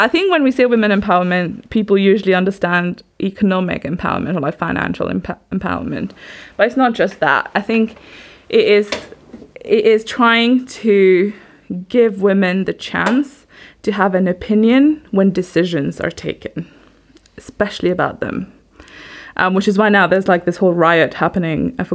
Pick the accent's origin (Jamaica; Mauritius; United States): Mauritius; moved away as an adult; also born or lived in Oxford, United Kingdom; Back in 1992, I was born in Mauritius, brought up there. I left when I was 18. I came to Oxford to do material science for 4 years.